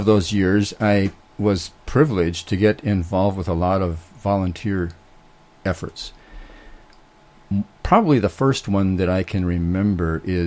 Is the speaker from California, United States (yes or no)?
no; Minnesota, United States; born and raised in Minnesota and entered the Air Force by way of the Air Force Academy